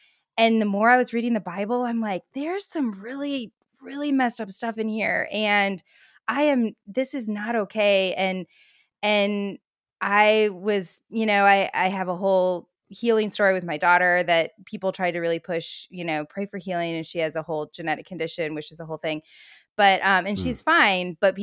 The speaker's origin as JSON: {"language": "English", "region": "Midwest", "country": "United States", "tie": "born or raised there", "said": "I grew up in the Midwest. We were very close, proximity-wise, to Willow."}